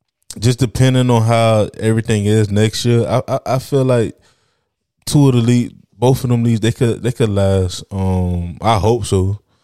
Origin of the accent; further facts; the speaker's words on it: Florida, United States; You know, I'm from Florida, so I think platforms like FanDuel is not legal to play here yet.